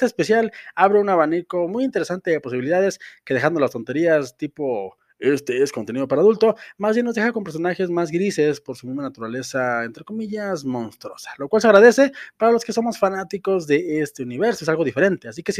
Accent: Mexico; a mí como mexicano me da mucho gusto

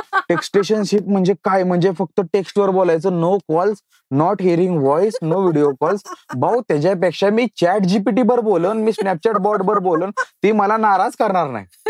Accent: Koregaon, Maharashtra, India; माझं गाव मधवापूरवाडी किनी मधलं गाव आहे, कोरेगाव तालुका सातारा, आणि माझं इंट्रोडक्शन कधीही बदलणार नाही.

